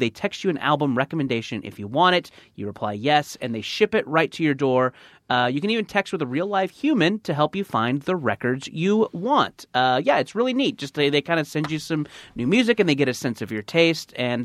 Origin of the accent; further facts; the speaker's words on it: California, United States; Orange County.